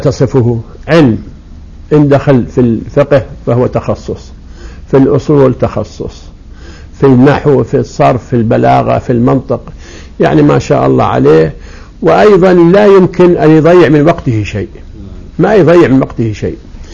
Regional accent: Fallujah, Al Anbar, Iraq; born there; ولدت في الفلوجة، والفلوجة بلد عصامي محافظ، ومن أسرة الحمد لله علمية، يعني أعمامي وأبي كلهم درسوا العلم

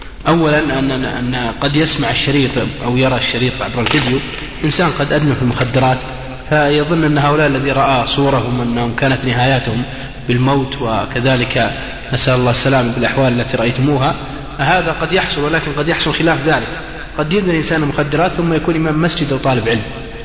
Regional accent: Al-Qassim, Saudi Arabia

